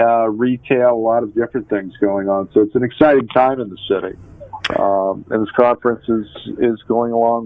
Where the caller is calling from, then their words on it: San Francisco, California, United States; I'm calling from the Grand Hyatt in San Francisco, California today